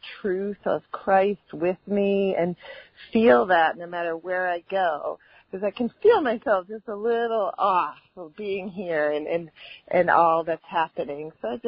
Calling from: Massachusetts, United States; I usually call from Santa Cruz, California. But this week I'm calling from Western Mass, where I've come home to visit my family.

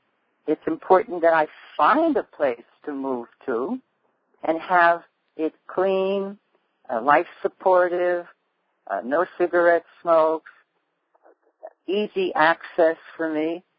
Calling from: Iowa, United States; I am calling from Iowa.

